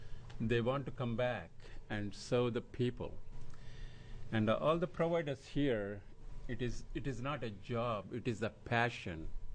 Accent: Astoria, United States; I'm from Astoria.

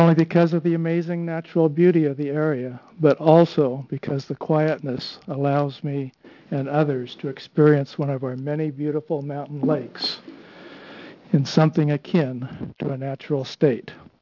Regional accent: Salem, Oregon, United States; now in Lowell, United States; I live in Lowell, Oregon. I was born and raised in Salem, Oregon.

